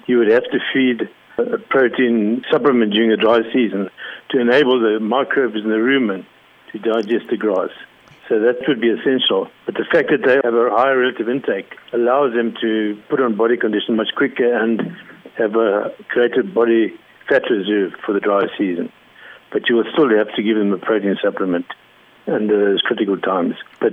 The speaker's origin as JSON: {"language": "English", "country": "Zimbabwe", "tie": "born or raised there", "moved": "yes", "lives_now": "Zambia", "said": "I've been living in Zambia now for the past 2 years. Prior to that, I was born and raised in Zimbabwe, and that's where I grew up"}